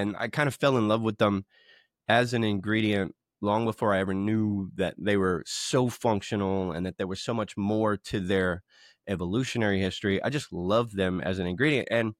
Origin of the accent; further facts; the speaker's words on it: Midland, Texas, United States; I come from West Texas, lots of barbecue and lots of oil out there.